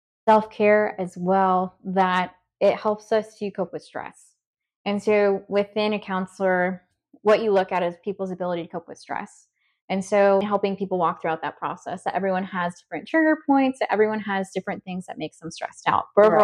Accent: Jacksonville, Florida, United States; So I am also from Jacksonville, Florida, and Adrienne and I are friends.

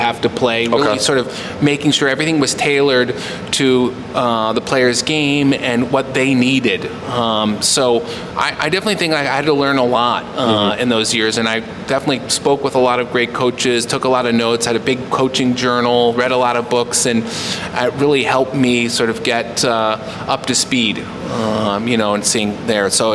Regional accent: Ohio, United States; I graduated in 1995, so I was a kid from Ohio.

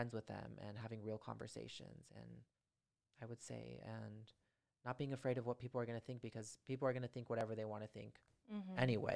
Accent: Santa Clarita, California, United States; now in Sherman Oaks, United States; I grew up in Santa Clarita, and then I moved to Sherman Oaks about 8-9 years ago, I think.

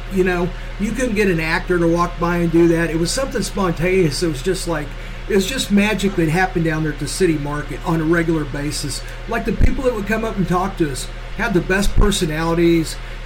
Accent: Kansas City, Missouri, United States; I grew up in Northeast Kansas City before my dad decided that it was getting too stupid there and moved us out south.

